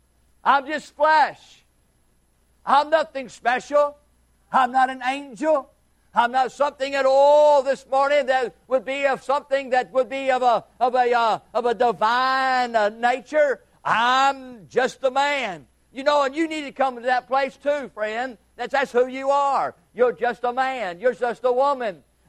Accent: Houston, Texas, United States; In my case, I'd have to say that I am just a man. I was brought up in Houston, Texas.

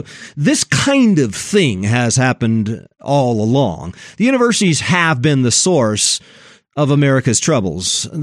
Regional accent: Colorado, United States; enrolled in probably the largest, most influential university in the state of Colorado, which happens to be my home state.

